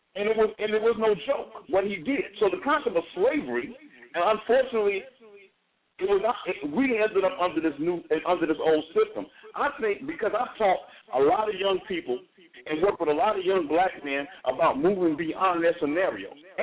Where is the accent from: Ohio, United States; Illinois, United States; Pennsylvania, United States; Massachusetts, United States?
Illinois, United States; Chicago; we growing up in Chicago, and really not that far from the nation's headquarters.